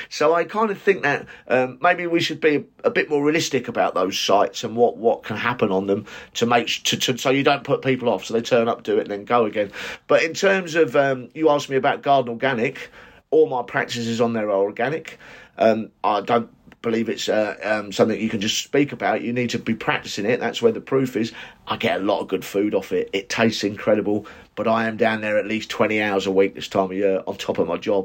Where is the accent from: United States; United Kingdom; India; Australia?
United Kingdom; the biggest impression for me is how respected we are as British gardeners when I go to these places.